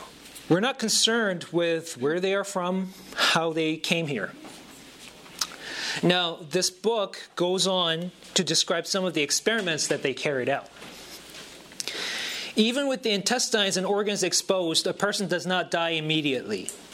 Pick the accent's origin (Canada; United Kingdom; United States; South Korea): South Korea; English is a second language; But I'm from the East. I'm from Korea specifically, South Korea. South of the South, Southeast, where we have our own drawl, apparently. So when I talk in Korean, I apparently sound really hick.